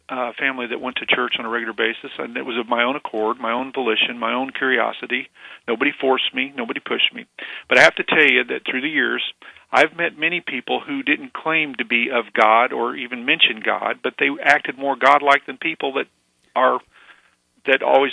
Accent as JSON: {"language": "English", "town": "Springfield", "region": "Missouri", "country": "United States", "tie": "born or raised there", "said": "I grew up in the Bible Belt. They say that Springfield might be the belt buckle of the Bible Belt."}